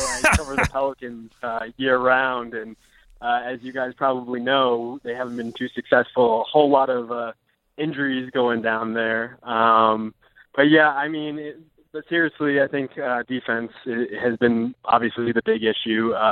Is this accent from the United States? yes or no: yes; Connecticut, United States; also born or lived in Los Angeles; You know, I used to live in LA, and so I'm from Connecticut originally.